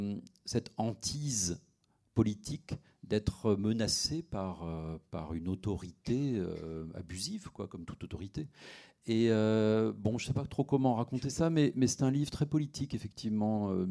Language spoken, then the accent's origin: French; western France, France; Et j'ai toujours vécu à Paris. Moi, je suis de Rennes, de Nantes, de villes de l'Ouest. Mais très vite, jeune prof, j'ai été balancé en banlieue parisienne. Donc, j'ai vécu à Paris.